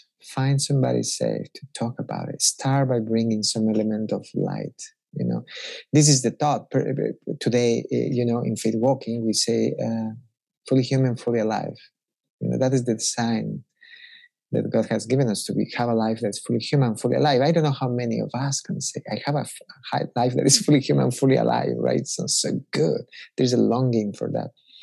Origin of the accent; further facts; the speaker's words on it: Ecuador; I don't know, I'm from Ecuador.